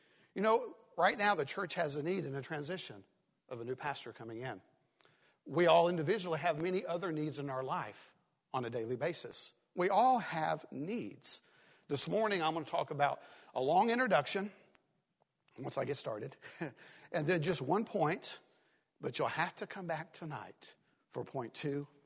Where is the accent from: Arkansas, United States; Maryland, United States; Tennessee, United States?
Tennessee, United States; Hey, I'm from East Tennessee.